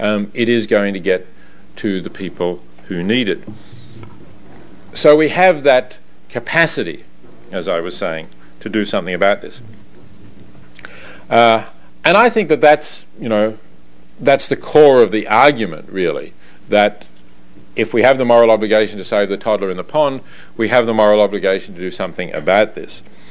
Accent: Australia; moved away; I'm an immigrant too, I guess. As you can tell from the funny way I speak, I'm an Australian. And coming here from Australia 10 years ago

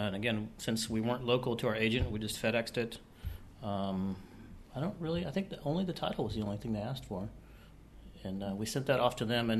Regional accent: Galveston, Texas, United States; born there; Yeah, I was born in Galveston. I have both me and Angela have family in that area.

